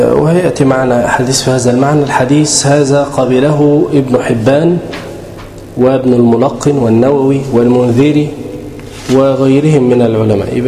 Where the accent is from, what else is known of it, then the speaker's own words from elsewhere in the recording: Egypt; حتى عندنا في مصر يضربوا مدفع الايه الإمساك